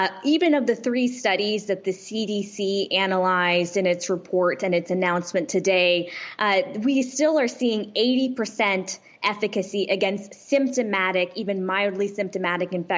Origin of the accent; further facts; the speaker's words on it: California, United States; In California, to give you another example, my home state